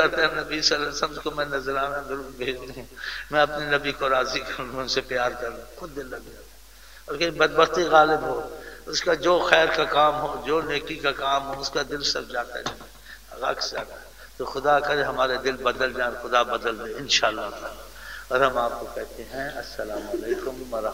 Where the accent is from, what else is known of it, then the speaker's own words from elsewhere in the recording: Punjab, Pakistan; میں پنجاب کا ہوں, پنجابی مثال آتی ہے